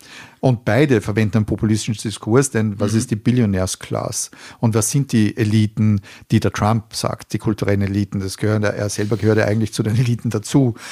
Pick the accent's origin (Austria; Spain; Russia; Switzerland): Austria; Upper Austria; wenn ich komme aus Oberösterreich